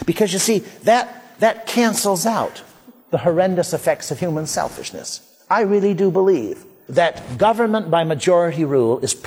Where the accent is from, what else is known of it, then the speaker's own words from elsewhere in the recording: United States; I love many, many places in the world, but I'm an American and happy with it.